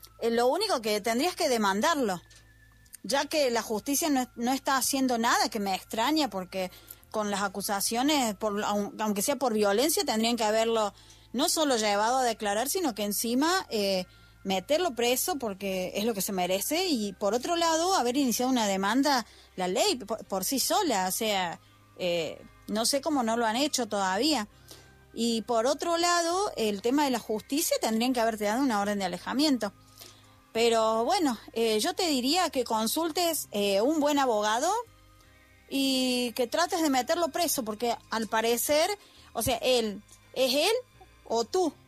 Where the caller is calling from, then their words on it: Argentina; nosotros aquí en Argentina